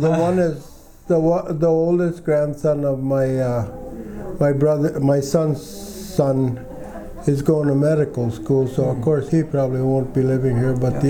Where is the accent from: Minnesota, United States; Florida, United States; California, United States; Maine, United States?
Minnesota, United States; I was born in 1939 on October 7th, 1939, in Swift County, born at home to my mother, who was a 39-year-old gal at the time.